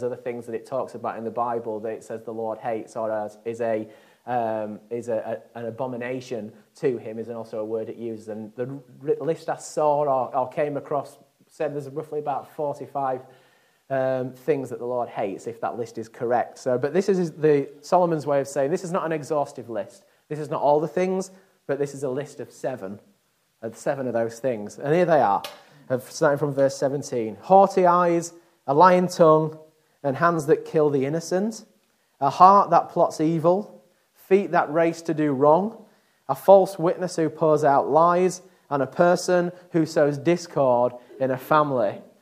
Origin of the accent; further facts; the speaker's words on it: Yorkshire and the Humber, United Kingdom; So I'm from Yorkshire, so therefore I could, if I wanted to, look down on everybody else, because Yorkshire is God's county.